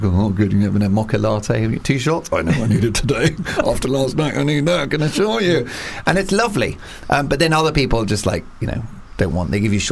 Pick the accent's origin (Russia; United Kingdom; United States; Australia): United Kingdom; England; I don't mean that there was any racism towards me, but I wasn't Scottish. I was an Englishman.